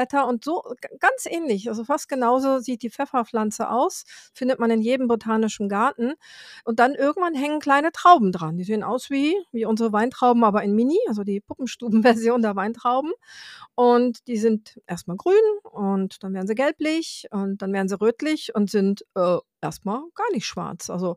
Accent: South Region, Brazil; now in Ireland; ich bin im Süden Brasiliens groß geworden, da gibt es den nicht.

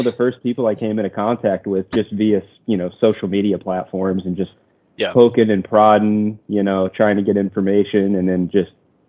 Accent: Virginia, United States; now in West Virginia, United States; I'm from the Northern Virginia area. I now live in the Eastern Panhandle of West Virginia.

